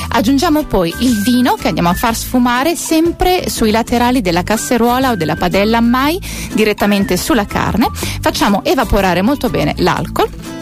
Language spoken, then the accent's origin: Italian; Emilia-Romagna, Italy; now in Latina, Italy; oggi siamo insieme per parlare di ricette, in questo caso della tradizione della mia terra. Oggi ho voluto portare un po' di Romagna, un po' del sole di Romagna anche qui in quel di Latina.